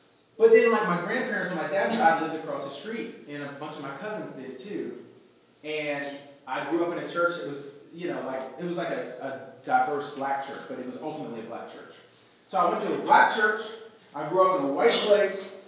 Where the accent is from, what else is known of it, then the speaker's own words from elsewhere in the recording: Pennsylvania, United States; I grew up in Western Pennsylvania, also known as Alabama.